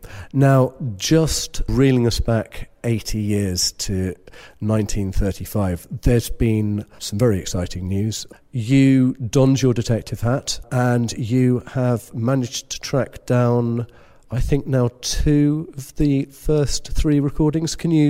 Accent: United Kingdom; Oh, believe you me, as a Brit trying to read that book in print form back in 1992 or whatever it was

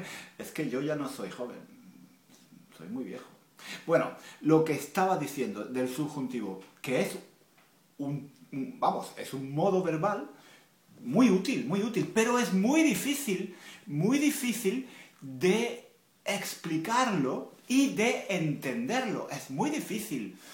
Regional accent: Spain; Como español, como hablante de español, el subjuntivo me parece fantástico.

